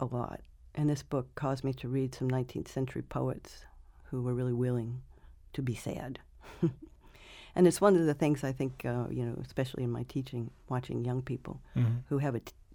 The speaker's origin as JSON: {"language": "English", "town": "New Orleans", "region": "Louisiana", "country": "United States", "said": "since I'm from New Orleans, I look at it now with a different, slightly different sensation. I certainly never want to live near water again."}